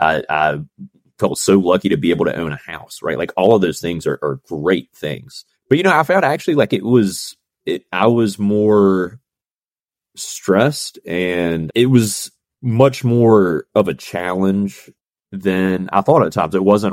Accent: North Carolina, United States; So actually I'd heard about F3 from my hometown in North Carolina. It's a small little town.

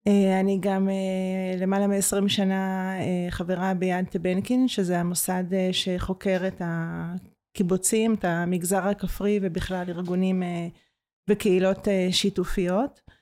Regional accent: Nahshon, Central District, Israel; born there; גם אני בת קיבוץ, נולדתי עוד לתוך הלינה המשותפת, הוריי הקימו את ממייסדי קיבוץ נחשון, כל החיי הייתי במגזר הכפרי, עברתי כמה יישובים, מושבים וקיבוצים, והיום אני גרה במושב בשנים האחרונות.

